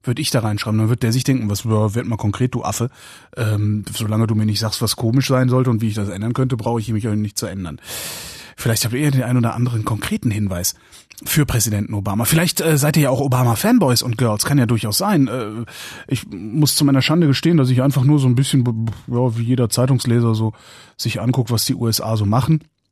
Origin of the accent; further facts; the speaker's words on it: West Germany, Germany; ich bin im Westen groß geworden